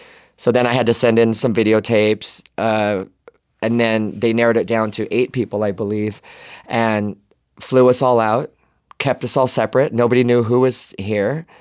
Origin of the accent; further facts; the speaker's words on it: Oregon, United States; Yeah. Well, not as a kid. I'm from Oregon.